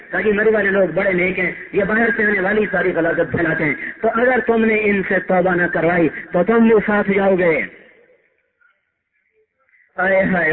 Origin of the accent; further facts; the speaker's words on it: Khanewal, Punjab, Pakistan; میرا ضلع خنوال ہے